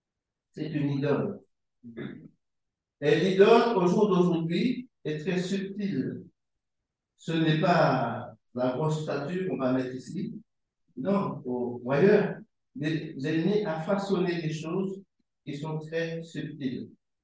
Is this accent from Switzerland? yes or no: no; Martinique; Je suis de la Martinique.